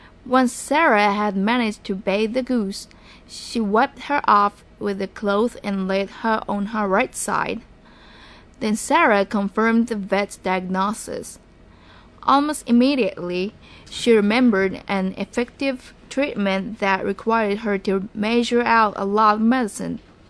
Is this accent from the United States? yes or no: no; Iwakuni, Yamaguchi, Japan; moved away as an adult; also born or lived in Osaka; I was born in Iwakuni, Japan, and it's pretty close to Hiroshima. It's about 1 hour trip from Hiroshima. And I was raised, and I lived there for 18 years, and I moved to Osaka to go to school.